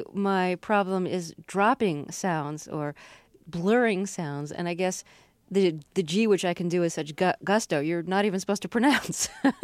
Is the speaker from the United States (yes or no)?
yes; Brooklyn, New York, United States; I was wondering if it's a regional thing. I'm from Brooklyn, New York. Is it maybe a Brooklyn type of thing to say human?